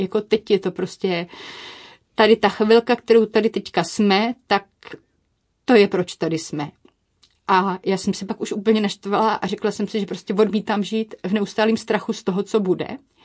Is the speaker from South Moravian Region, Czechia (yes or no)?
yes; Brno, South Moravian Region, Czechia; ale my jsme z Brna, takže do Brna.